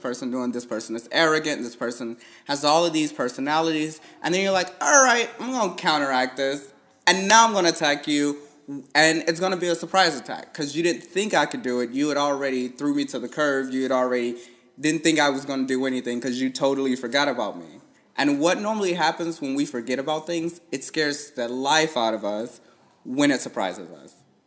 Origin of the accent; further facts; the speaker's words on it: the South, United States; We're just from the South, and you're not.